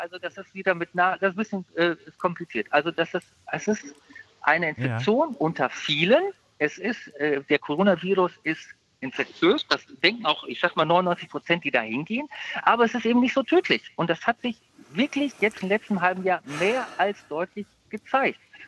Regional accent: Greece; Also ich bin ja Grieche und ich war also vor Ort

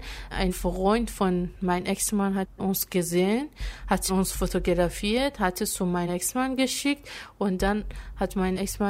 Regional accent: Iran; German is a second language; Er kommt auch aus Iran, wo ich groß geworden bin.

